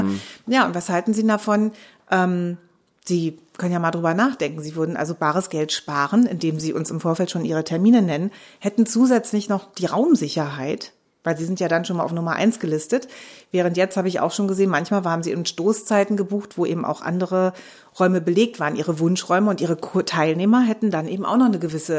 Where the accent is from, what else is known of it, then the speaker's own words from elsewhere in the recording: Berlin, Germany; auch als Berliner muss man natürlich auch für die Schwaben unter uns eine gute Antwort parat haben.